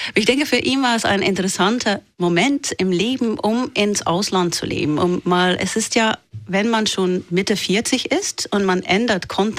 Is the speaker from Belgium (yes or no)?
yes; Flanders, Belgium; accent: West Flemish; first language West Flemish; German is a second language; ich bin aufgewachsen auf Flämisch. Eigentlich auf flämischer Dialekt, Westflämisch, das ist ziemlich spezifisch, das versteht niemand anders in Belgien. Und Französisch ist meine zweite Sprache.